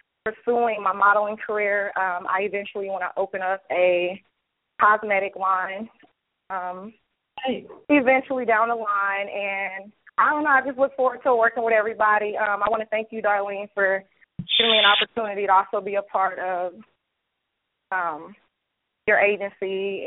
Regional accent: Kansas City, Missouri, United States; moved away as an adult; now in Greenville, United States; I am originally from Kansas City, home of the Royals, baby. Just came here to Greenville, South Carolina, about 7-8 months ago.

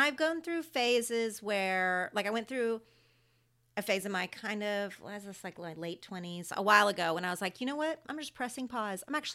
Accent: Oklahoma, United States; I grew up in a really great church, a really great small non-denominational church in my hometown in Oklahoma

